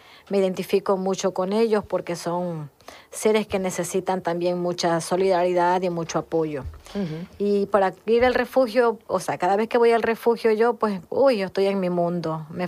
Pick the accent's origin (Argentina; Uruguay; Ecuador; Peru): Ecuador; now in Spain; soy de Ecuador. Tengo 16 meses aquí en España. Vine con mis dos hijas. Tengo 7 meses que ingresé en una residencia anterior por la Torre del Oro, la Arenal, y ahora tengo 5 meses en Guillena.